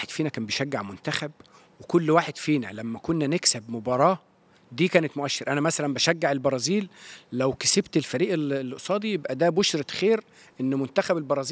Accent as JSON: {"language": "Arabic", "country": "Egypt", "said": "وطبعا أنا مصري وعايش حالة التفاؤل اللي عندنا"}